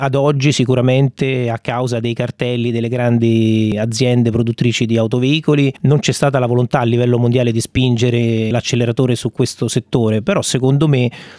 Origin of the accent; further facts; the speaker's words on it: Rome, Lazio, Italy; io sono di Roma